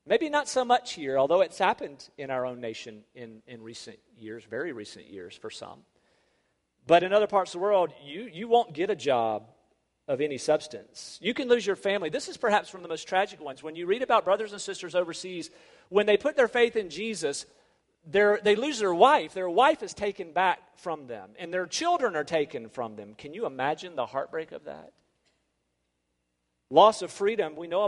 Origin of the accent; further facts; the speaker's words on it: Rocky Mount, North Carolina, United States; If you know my hometown of Rocky Mountain, I'm on the Edgecombe County side, right there near downtown